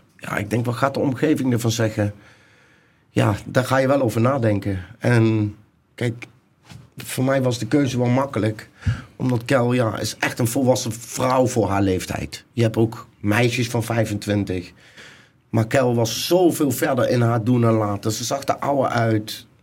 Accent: Nijmegen, Gelderland, Netherlands; now in Haarlem, Netherlands; Nee, ja, ik kom officieel uit Nijmegen. Ik woon al een aantal jaar al in Haarlem.

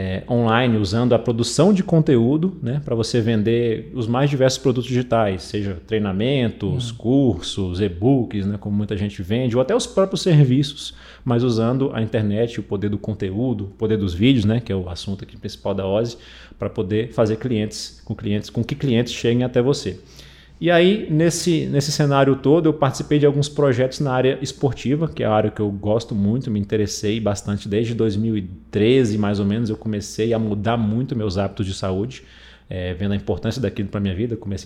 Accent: Brasília, Federal District, Brazil; born there; Como você já me apresentou. Sou nascido em Brasília aqui, mais especificamente em Ceilândia, uma região de cidade satélite aqui, inclusive considerada uma região violenta.

